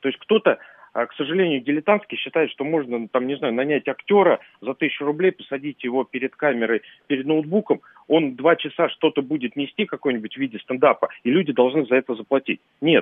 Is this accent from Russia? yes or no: yes; Ryazan Oblast, Russia; где-нибудь там под Рязанью, откуда я родом